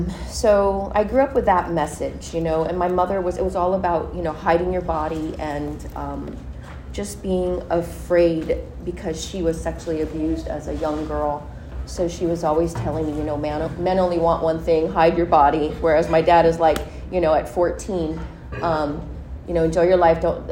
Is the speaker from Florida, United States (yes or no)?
no; Hermosa Beach, California, United States; I grew up in Hermosa Beach, and my dad used to come up.